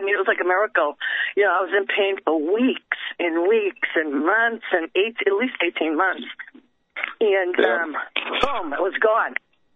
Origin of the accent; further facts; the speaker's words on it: Massachusetts, United States; The only thing I can complain about is, well, I'm from Massachusetts, and there's trees all over the place